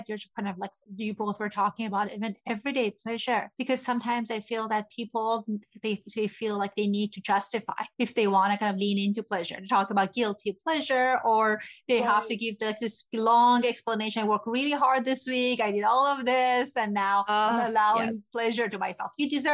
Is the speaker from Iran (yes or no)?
yes; Iran; English is a second language; Because I grew up in Iran and my parents' values were very different